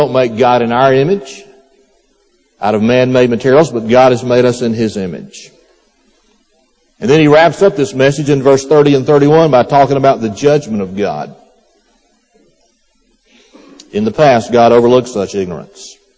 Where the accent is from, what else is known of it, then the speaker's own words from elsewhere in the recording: United States; I'm just an American, 20th century, second half of the 20th century.